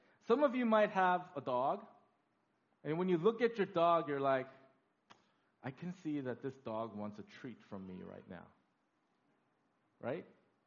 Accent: California, United States; Now, I'm from California, movie industry, all that stuff.

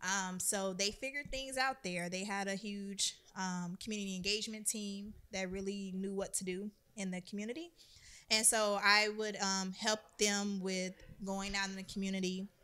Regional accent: Chicago, Illinois, United States; But I love Chicago. Don't get me wrong. It's my hometown. Always will be.

